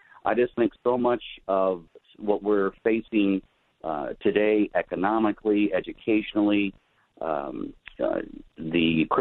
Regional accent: Milwaukee, Wisconsin, United States; also born or lived in Iowa; Well, I am actually born in Iowa, but when I was just 3 years old, my parents moved into Milwaukee. So I grew up in the northwest side of Milwaukee and went to college out in the state of Iowa

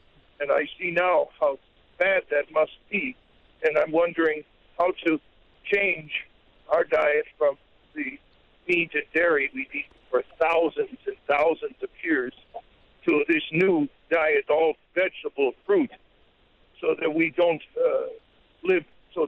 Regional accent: Mongolia; English is a second language; I'm visiting from Mongolia, and I'm very curious as to how to improve our diet.

